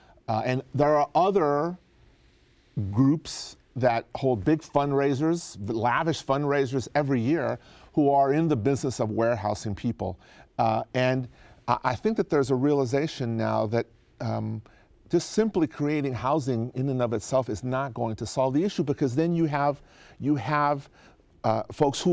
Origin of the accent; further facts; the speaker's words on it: California, United States; now in Sacramento, United States; I had the Bay Area bias because I grew up in the Bay Area about Sacramento.